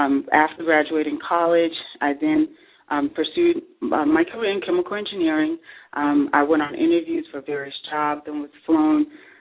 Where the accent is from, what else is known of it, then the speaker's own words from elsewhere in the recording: Harlem, New York, United States; But, no, I grew up in Harlem. I was the oldest of six children and, you know, raised by a single parent.